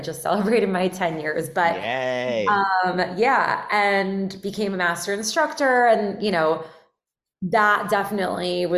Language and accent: English; Miami, Florida, United States; I'm from Miami, and I went I moved back during COVID, so I'm in Miami right now. But I went to school at Emory.